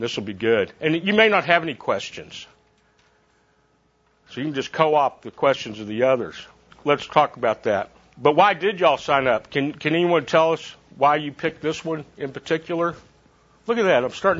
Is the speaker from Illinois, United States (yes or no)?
no; Amarillo, Texas, United States; now in Dallas, United States; I hail originally from Amarillo, but live in Dallas now and have been for the last 28 years or so.